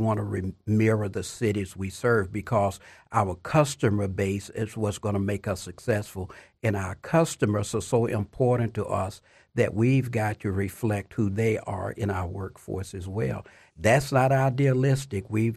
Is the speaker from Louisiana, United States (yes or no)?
no; Chattanooga, Tennessee, United States; It was a segregated world. I went to public school. I never went to an integrated public school.